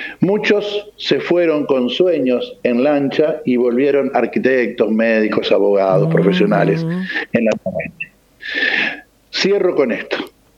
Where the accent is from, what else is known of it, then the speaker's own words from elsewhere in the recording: Nogoyá, Entre Ríos, Argentina; now in Victoria, Argentina; mire, yo soy de Nogoyá, pero vivo en Victoria.